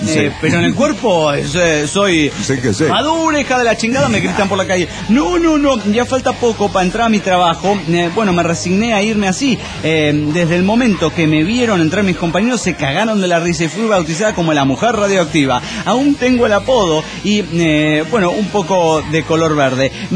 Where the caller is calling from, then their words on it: Playa del Carmen, Quintana Roo, Mexico; de Playa del Carmen, México.